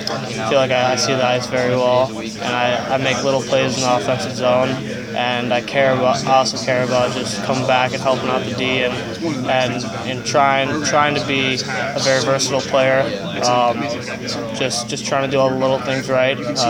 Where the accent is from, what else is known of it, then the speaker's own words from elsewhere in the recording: Hinsdale, Illinois, United States; I grew up in Hinsdale, Illinois, like 25 miles west.